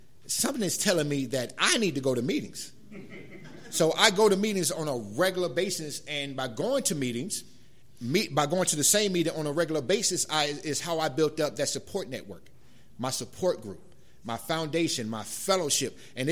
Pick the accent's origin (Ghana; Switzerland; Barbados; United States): United States; North Carolina; I'm from North Carolina, so I was raised in the church. That's all you know, is going to church.